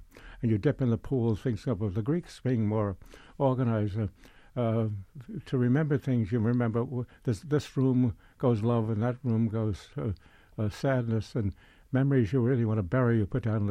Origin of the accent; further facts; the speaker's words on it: Brooklyn, New York, United States; also born or lived in Ireland; But people say, are you Irish? Are you American? I'm from Brooklyn. That's my identity was formed.